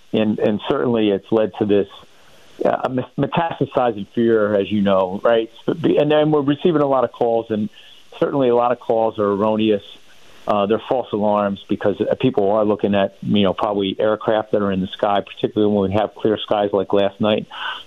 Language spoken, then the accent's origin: English; New Jersey, United States; listen, we're all from Jersey, right?